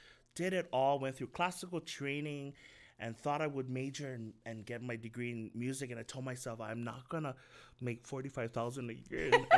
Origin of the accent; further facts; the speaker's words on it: Hilo, Hawaii, United States; As a little kid, growing up in Hilo, I sang and serenaded pageants that my mom would be in. I'm Hawaiian Filipino, so there's the Filipino side.